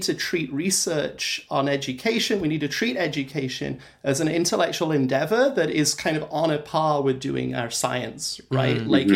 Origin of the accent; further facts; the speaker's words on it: England, United Kingdom; moved away as an adult; now in United States; I'm originally English.